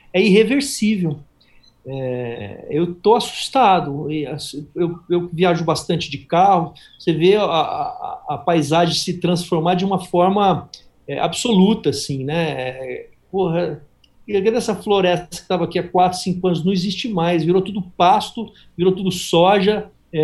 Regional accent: Uberaba, Minas Gerais, Brazil; moved away; also born or lived in Ribeirão Preto; Eu morava em Ribeirão Preto, eu sou mineiro de Uberaba, mas morava em Ribeirão Preto.

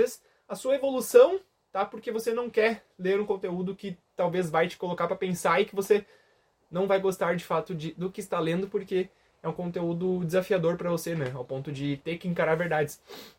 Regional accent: Brazil; mas que nós somos brasileiros e a gente é resistente para fazer as coisas dar certo

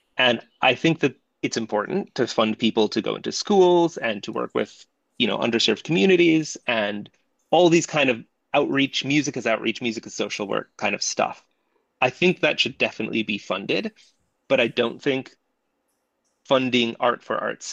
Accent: United States; now in United Kingdom; so I live in the UK and I'm from the States

